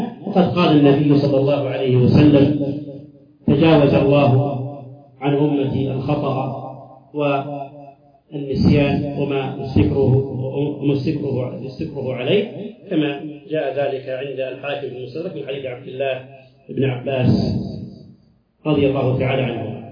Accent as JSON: {"language": "Arabic", "country": "Saudi Arabia", "said": "عندنا في السعودية"}